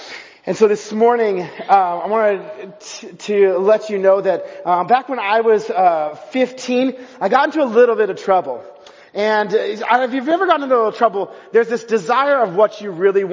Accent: Texas, United States; Been driving a tractor, been driving a truck. Yes, I'm from Texas.

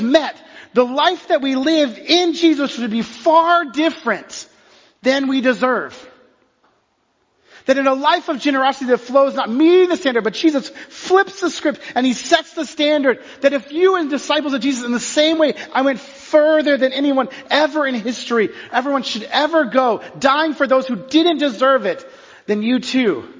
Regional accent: Texas, United States; I grew up in Texas, and one of the things that we would often do is we'd go out to dinner.

